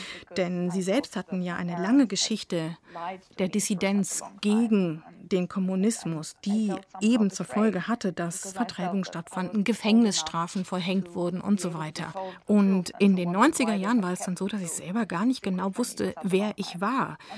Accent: Albania; ich bin auf mein eigenes Leben in Albanien gekommen, wo ich aufgewachsen bin. Dort habe ich meine Kindheit unter dem kommunistischen System verbracht und dann ab meiner Jugend in einem von einem Liberalismus geprägten System.

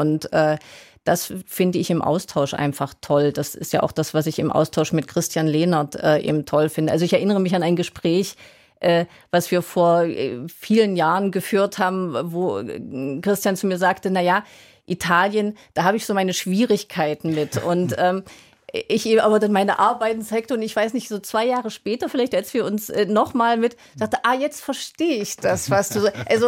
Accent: East Germany, Germany; Also wir sind ja nun beide in der DDR aufgewachsen

